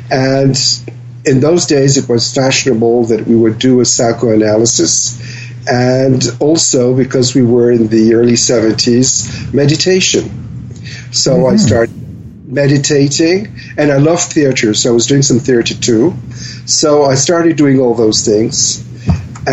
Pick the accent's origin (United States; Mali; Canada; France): France; Paris, Île-de-France; now in Switzerland; My father worked in Paris, and so I was raised in Paris, and then I studied in Switzerland, and somehow I've always stayed there.